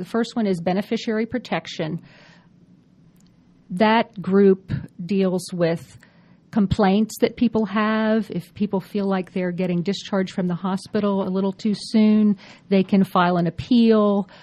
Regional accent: Altoona, Pennsylvania, United States; No, I'm from Pennsylvania, from central Pennsylvania, a small town named Altoona.

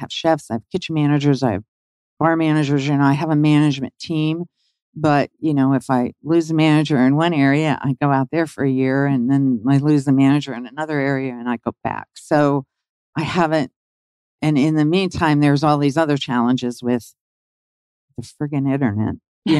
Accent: Virginia, United States; I grew up in Northern Virginia. My father was in the agency.

